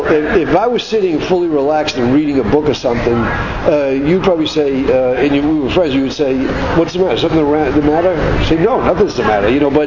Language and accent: English; Medford, Massachusetts, United States; born there; moved away as an adult; now in New York, United States; Well, I was born in Boston, or just outside of Boston, Medford, Mass. But I've lived in New York since the early 70s, 71, 72.